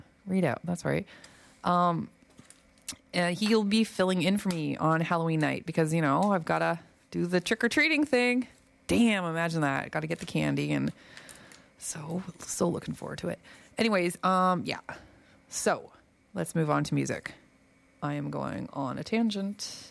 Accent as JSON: {"language": "English", "region": "Ontario", "country": "Canada", "said": "I'm from Ontario"}